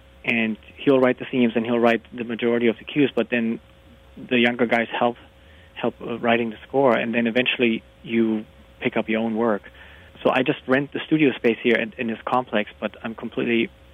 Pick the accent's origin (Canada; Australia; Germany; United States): Germany; I was born and raised in Germany, grew up with classical music, played piano at age 4, and then switched to guitar at 11